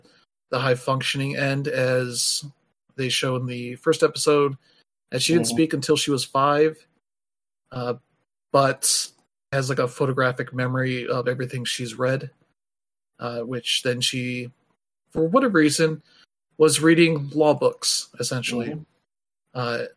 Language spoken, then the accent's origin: English; United States; To which, as an American, I'm like, that happens everywhere here.